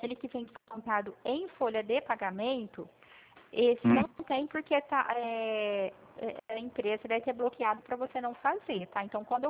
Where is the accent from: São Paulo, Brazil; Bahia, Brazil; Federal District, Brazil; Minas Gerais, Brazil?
São Paulo, Brazil; Pirassununga; Eu fico no estado de São Paulo. Sou da cidade de Pirassununga.